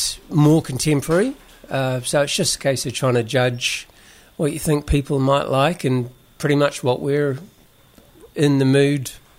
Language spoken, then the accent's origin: English; New Zealand; We moved back to New Zealand, because I'm a New Zealander. Moved back to New Zealand in the middle of lockdown about 3 years ago.